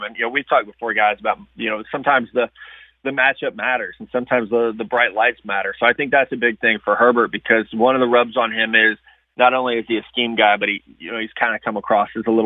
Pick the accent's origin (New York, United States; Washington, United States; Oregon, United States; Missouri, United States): Missouri, United States; So this isn't like that I grew up in Missouri and I hate the Raiders.